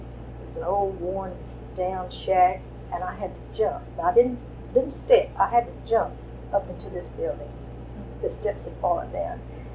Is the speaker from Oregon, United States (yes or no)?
no; George West, Texas, United States; also born or lived in De Niro; I was born in De Niro, Texas. That's right out of out of George West. And I lived there until I was 2 years of age. And then we moved to George West.